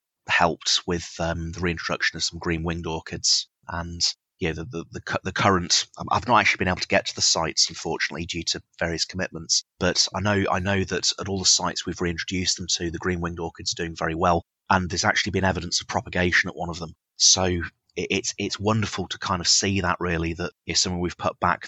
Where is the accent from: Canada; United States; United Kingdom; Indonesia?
United Kingdom; Birmingham, West Midlands; I grew up just outside Birmingham, a place called Sutton Park